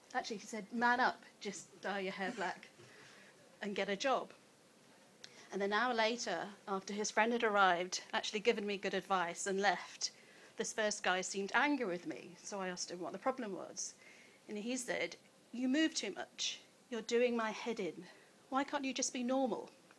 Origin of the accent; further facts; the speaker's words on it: Hammersmith, London, United Kingdom; born there; I was confused because I was born in Hammersmith.